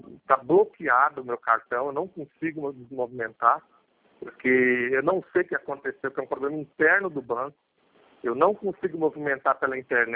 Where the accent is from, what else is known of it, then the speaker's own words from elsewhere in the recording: Guarulhos, São Paulo, Brazil; now in Assis, Brazil; eu sou de Guarulhos também. Eu estou em Assis, mas eu sou de Guarulhos também. Eu estou do lado do Banco Santander lá.